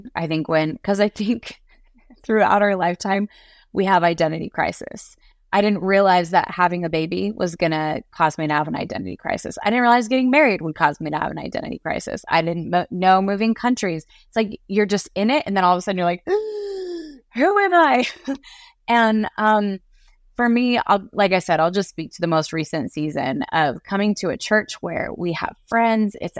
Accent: Washington, United States; also born or lived in Australia; Washington State, growing up in Washington, never would I have thought I'm going to live in the South one day.

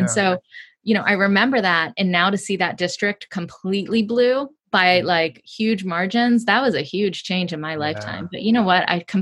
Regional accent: Georgia, United States; Right, and I grew up in Georgia, and everyone knew me in my school. It's funny, I grew up in DeKalb County

